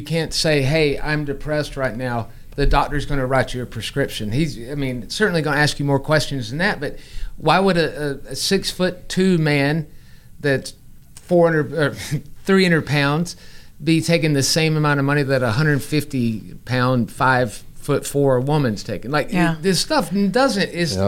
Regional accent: Texas, United States; I'm from Texas.

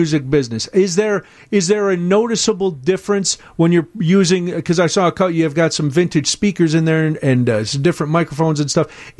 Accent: Glenwood, Illinois, United States; Yeah, because I grew up in the south suburbs as well, so I'm very familiar with Crete. I'm from Glenwood, so not too far.

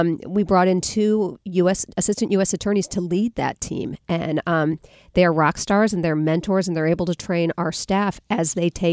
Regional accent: Missouri, United States; I grew up in St. Louis County. I raised my kids in St. Louis County.

